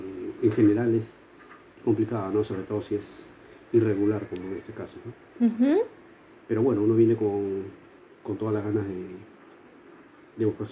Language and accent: Spanish; Lima, Peru; now in Seville, Spain; Yo soy de Lima, Perú.